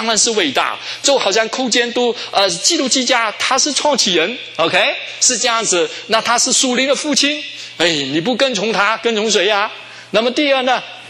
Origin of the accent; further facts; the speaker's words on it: Hong Kong; 我是从香港来的。